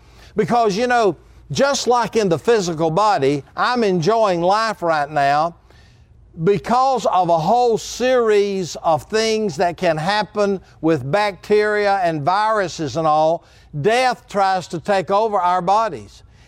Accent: Anderson, South Carolina, United States; born there; And I was born in Anderson, South Carolina at the Anderson at the time Memorial Hospital there.

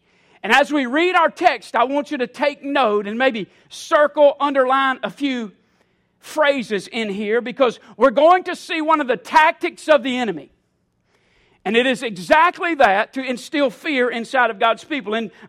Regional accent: South Carolina, United States; Listen, I'm from South Carolina.

